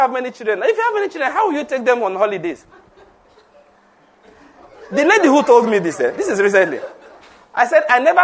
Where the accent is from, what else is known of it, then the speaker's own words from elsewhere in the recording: Ondo, Nigeria; I never went on any holiday. I grew up in Ondo State.